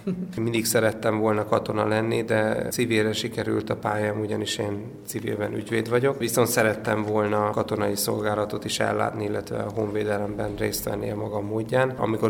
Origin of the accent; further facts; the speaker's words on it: Sopron, Győr-Moson-Sopron, Hungary; born there; én Sopron-bánfalvi születésű vagyok